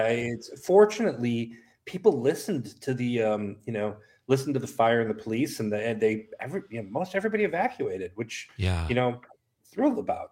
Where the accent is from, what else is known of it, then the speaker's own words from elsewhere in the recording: Milwaukee, Wisconsin, United States; also born or lived in Brookfield; First of all, I love the Midwest. I grew up in Milwaukee and Brookfield.